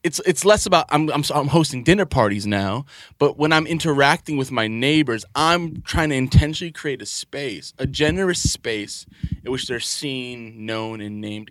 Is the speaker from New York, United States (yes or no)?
yes; New York City, New York, United States; I live in Ridgewood. It's not the neighborhood I grew up in Queens, but I've been in and around it a long time.